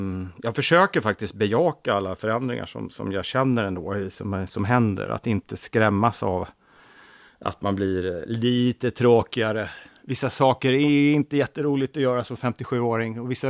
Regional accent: Täby, Stockholm County, Sweden; born there; Jag är född i Stockholm, i Täby. Mm. 1963.

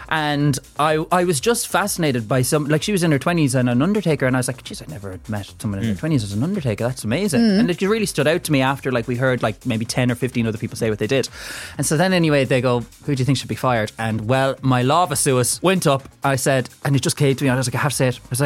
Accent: County Cork, Ireland; I'm from West Cork and we would have grown up with like 40, 50 cousins.

